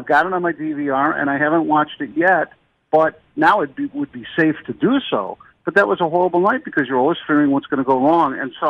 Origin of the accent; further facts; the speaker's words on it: Chicago, Illinois, United States; keep in mind my background. I grew up in Chicago. I started out, I guess, my first affinity was for the Chicago Cubs.